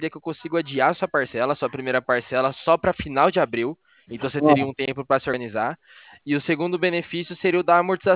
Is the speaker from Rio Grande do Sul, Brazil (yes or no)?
no; Campinas, São Paulo, Brazil; Sou aqui de Campinas.